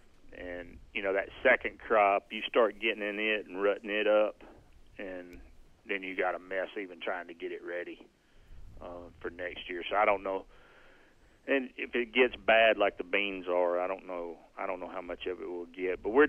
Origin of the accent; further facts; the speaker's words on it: Alabama, United States; I grew up in Alabama and then, of course, went to school at Auburn.